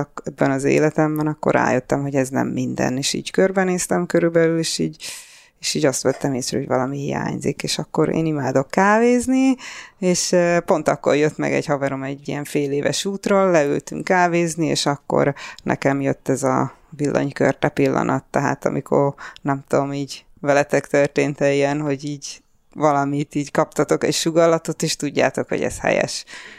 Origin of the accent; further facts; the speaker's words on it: Budapest, Hungary; born there; moved away as an adult; Hát Csepelen születtem, és ugorjuk 25 éve.